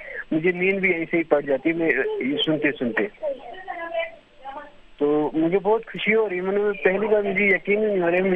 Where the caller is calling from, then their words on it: Bandipora, Jammu and Kashmir, India; Occupied Kashmir. ہمارا district بانڈی پورہ پڑتا ہے اور میں بریز سیکٹر سے ہوں.